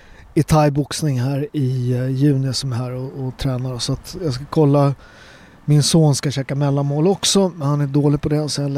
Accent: Sweden; born there; Jag är ju född här och präglad, och jag är en fjärdedel svensk liksom

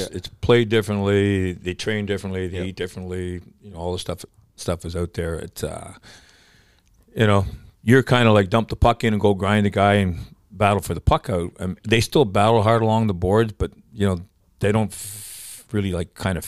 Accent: Canada; I'm from Canada.

